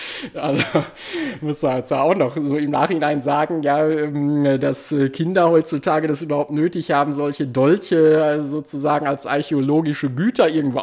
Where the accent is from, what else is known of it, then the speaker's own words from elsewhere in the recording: North Rhine-Westphalia, Germany; eine Oma, wie man bei uns im Ruhrpott sagen würde